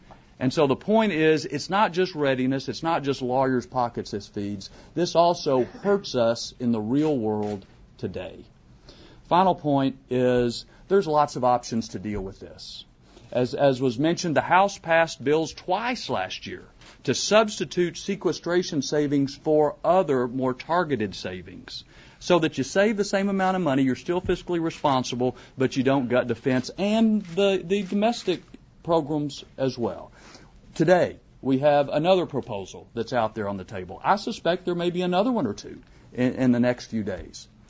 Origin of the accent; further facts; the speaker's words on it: Texas, United States; from Texas.